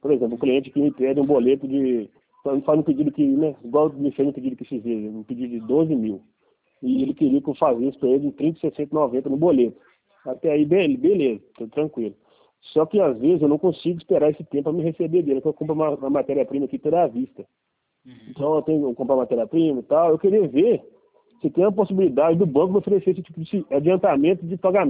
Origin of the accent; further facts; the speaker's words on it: Minas Gerais, Brazil; sou de Minas Gerais